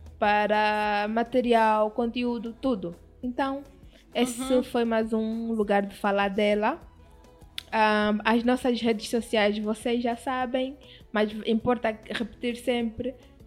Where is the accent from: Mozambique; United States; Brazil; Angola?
Angola; mostrar a nossa essência enquanto africana, enquanto angolana.